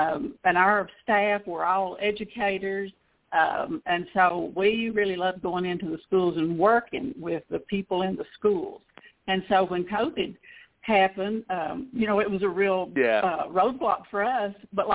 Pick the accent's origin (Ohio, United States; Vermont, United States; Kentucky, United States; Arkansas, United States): Kentucky, United States; Hyden; now in Hazard, United States; We had fireworks in my hometown of Hyden on Friday night, and then fireworks here in Hazard on Saturday night.